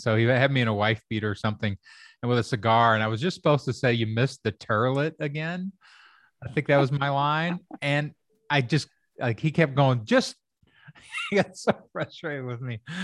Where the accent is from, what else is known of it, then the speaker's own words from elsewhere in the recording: Kentucky, United States; And that's the only character I can play. I grew up in Kentucky. I can play rednecks.